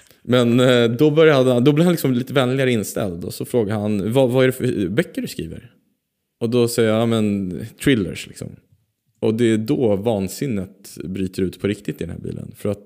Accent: Stockholm, Stockholm County, Sweden; Jag är från Stockholm. Jag vill ha ett fast pris.

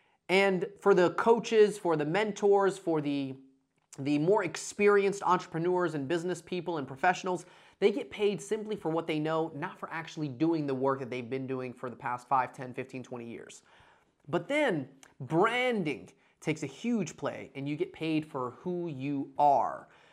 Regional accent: Dalton, Georgia, United States; when I was growing up in Dalton, Georgia

